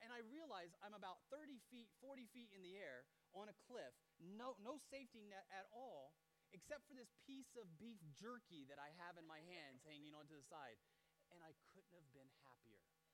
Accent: Indiana, United States; My hometown is in a state called Indiana.

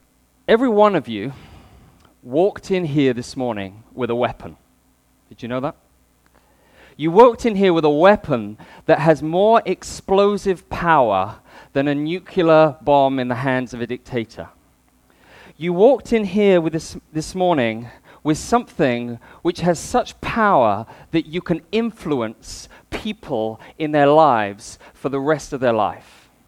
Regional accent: Hong Kong Island, Hong Kong; When we're from Hong Kong Island, normally we say that whenever we go out, we're going out to the dark side.

